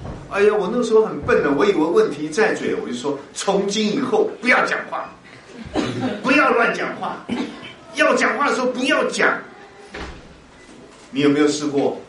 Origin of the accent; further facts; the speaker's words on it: Hunan, China; 你知道我是湖南人，湖南人是吃辣椒的，是脾气很急的，说话很急的